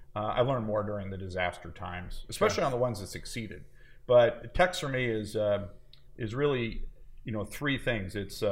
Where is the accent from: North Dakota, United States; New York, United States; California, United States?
California, United States; Berkeley; I come from Berkeley in California.